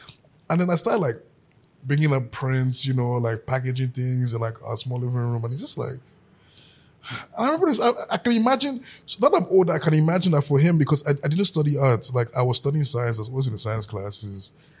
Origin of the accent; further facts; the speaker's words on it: Nigeria; You can send as much money you can through PayPal as a Nigerian, but you can't receive a single dollar.